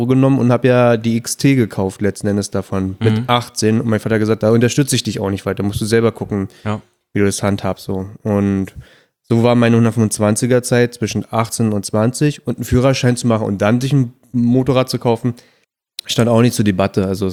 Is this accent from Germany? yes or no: yes; Brandenburg, Germany; ich bin Ossi halt, ne? Und in Brandenburg, alle in meiner Schule hatten eine Simson gehabt.